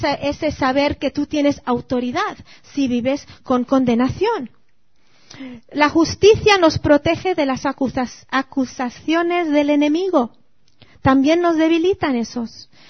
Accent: Mexico; Cuando yo crecí en México

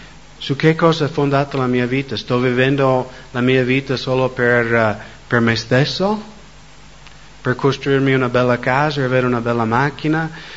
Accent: United States; essendo americano

